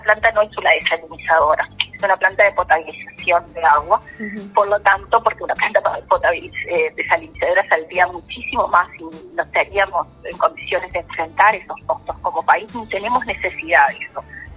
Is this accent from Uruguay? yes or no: yes; Uruguay; Tiene que ver con lo que como ciudadanos uruguayos votamos en el año 2004